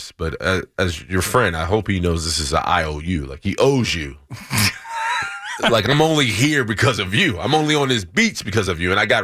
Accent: Bronx, New York, United States; I'm from the Bronx, so I know CD areas like the back of my hand.

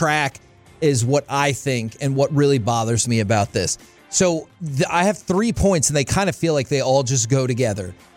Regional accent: Texas, United States; you and I were both, Alec, I believe too, born and raised in the Metroplex, love the Cowboys.

